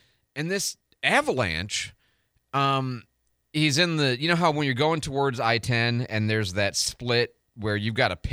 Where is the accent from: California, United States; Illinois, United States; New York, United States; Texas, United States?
Illinois, United States; Chicago; and, look, I grew up in Chicago. I mean, I know how to drive aggressively, okay, safely, quickly, right?